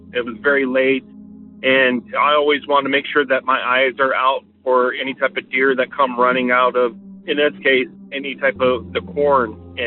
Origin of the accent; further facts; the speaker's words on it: Wyoming, United States; And again, growing up in Yellowstone National Park, I know what a bear looks like.